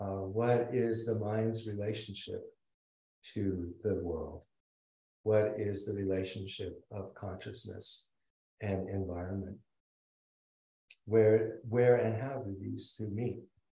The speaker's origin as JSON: {"language": "English", "town": "Seattle", "region": "Washington", "country": "United States", "tie": "born there", "said": "I can say I was born in Seattle, but I have no memory of that."}